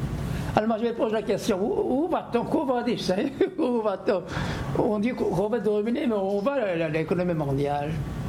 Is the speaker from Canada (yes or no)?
yes; Quebec, Canada; Je suis québécois d'origine coréenne, là.